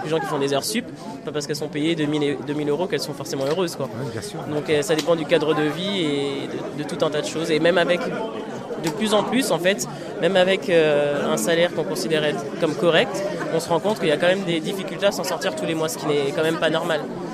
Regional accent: Île-de-France, France; Moi, je suis de Seine-et-Marne.

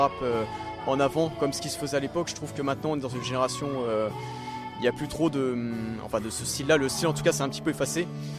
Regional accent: Clermont-Ferrand, Auvergne-Rhône-Alpes, France; Je viens de Clermont, c'est ça.

